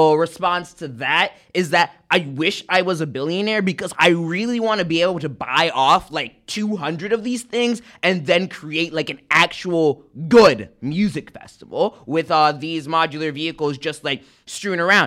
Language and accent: English; Queens, New York, United States; born there; So I claim Jamaican because I was born in Jamaica.